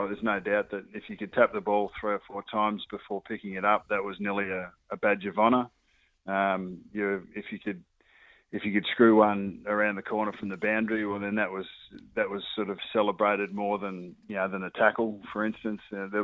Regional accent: Adelaide, South Australia, Australia; we were southern bred. I was born in Adelaide and Dad obviously, grew up in Adelaide.

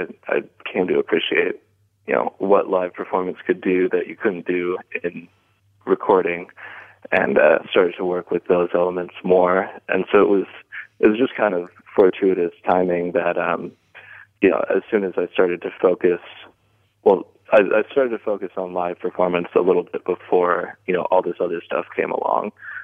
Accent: Leesburg, Virginia, United States; Well, I don't think my hometown Leesburg did much shaping of anything.

